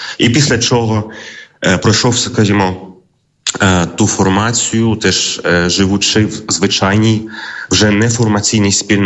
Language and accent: Ukrainian; Karaganda, Karaganda Region, Kazakhstan; народився в Казахстані, в родині українців, греко-католиків, виселених після війни. В місті Караганді там виховувався, виростав, ходив до церкви.